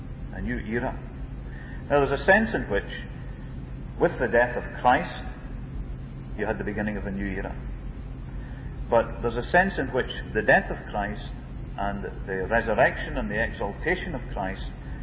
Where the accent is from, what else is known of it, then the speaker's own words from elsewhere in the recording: Scotland, United Kingdom; she came to Scotland on a visit. But when she was going through the streets of my hometown in a Rolls Royce